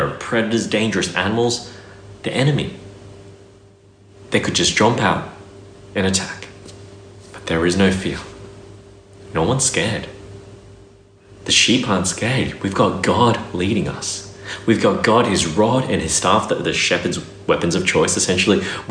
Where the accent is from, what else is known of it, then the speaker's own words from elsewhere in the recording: Brisbane, Queensland, Australia; Like, I grew up in Brisbane.